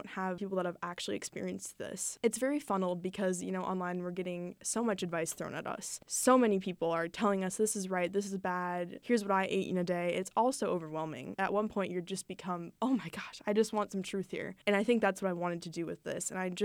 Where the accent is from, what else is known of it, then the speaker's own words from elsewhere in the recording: Minnesota, United States; especially because, you know, we're both from Minnesota.